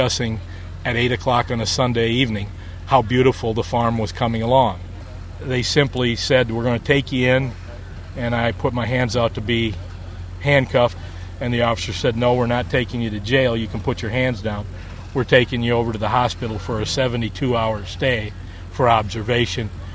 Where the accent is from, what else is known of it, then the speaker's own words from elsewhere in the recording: Dubuque, Iowa, United States; I grew up in Dubuque, Iowa, on the river, Mississippi River, and grew up in a Catholic community of 60,000 people